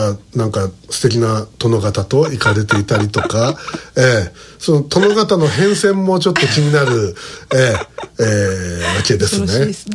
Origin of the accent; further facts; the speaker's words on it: Tokyo, Japan; accent: Edo dialect; 俺大体標準語っていうか、まあ、江戸、江戸弁ですよね